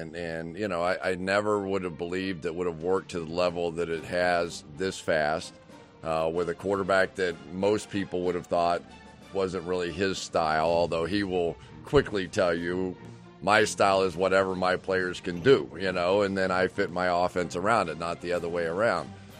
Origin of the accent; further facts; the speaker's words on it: Cincinnati, Ohio, United States; But probably the worst now is Cincinnati, my hometown. I can't even go home.